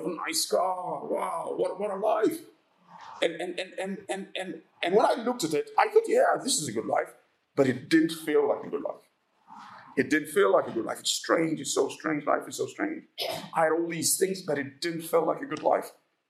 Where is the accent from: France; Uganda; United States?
Uganda; I come from Uganda